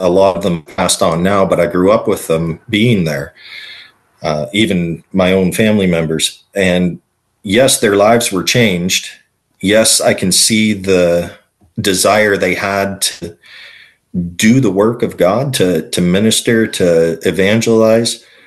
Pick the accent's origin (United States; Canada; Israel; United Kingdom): Canada; because I'm Canadian